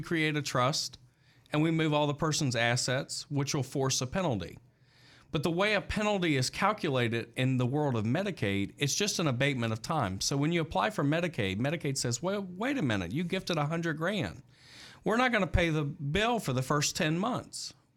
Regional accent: the South, United States; accent: Southern; Now, I'm from the South. That's the accent, right?

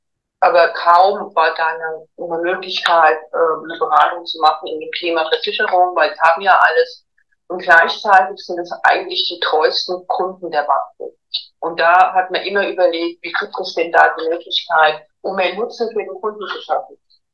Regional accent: Bad König, Hesse, Germany; Ja, mein Weg ist jetzt in Bad Nauheim gelandet. Das ist kein Zufall, aber ich komme aus dem Odenwald und auch aus Bad König.

